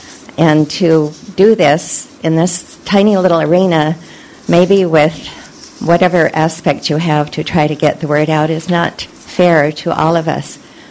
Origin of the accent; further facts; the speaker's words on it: Santa Rosa, California, United States; I'm from Santa Rosa.